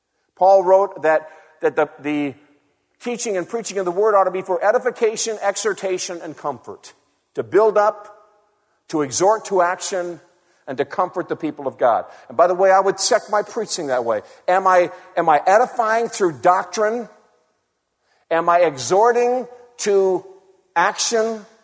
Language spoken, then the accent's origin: English; Connecticut, United States; I was raised in Connecticut, grew up living in a government-subsidized housing development.